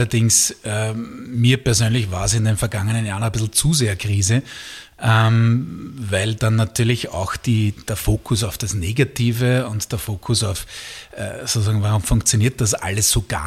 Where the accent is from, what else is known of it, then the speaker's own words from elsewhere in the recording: Styria, Austria; Also ich bin aufgewachsen in der Nähe von Judenburg, so Richtung Eppenstein rein, also Richtung Kärntner Grenze eigentlich schon.